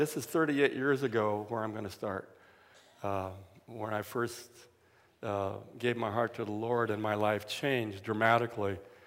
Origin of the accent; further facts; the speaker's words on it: Mountain View, California, United States; born there; But I was born over in the Mountain View area. You know where Moffett Field is? My family used to farm that ground where Moffett Field, between Moffett Field and Lockheed.